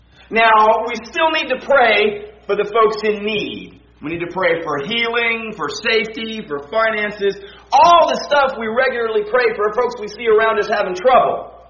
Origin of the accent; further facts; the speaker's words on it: Houston, Texas, United States; I grew up in Houston, so I did not have much experience with snow.